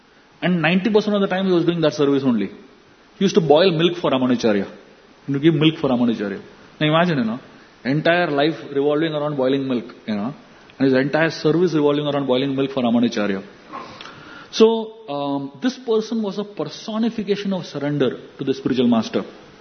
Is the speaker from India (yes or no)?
yes; Kanchipuram, Tamil Nadu, India; I remember in my younger days when I used to go to my hometown in Kanchipuram, every evening at 7 o'clock, it would be like a festival.